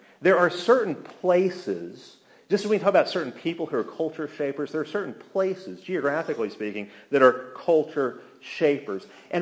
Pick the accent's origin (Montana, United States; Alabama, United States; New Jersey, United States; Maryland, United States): Alabama, United States; Birmingham; I can talk about my hometown, that's what I know best. I can talk about Birmingham, how this played out there.